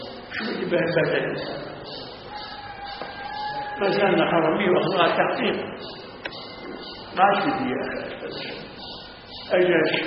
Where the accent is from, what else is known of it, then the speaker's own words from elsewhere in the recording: Syria; أنا سوري بالعربي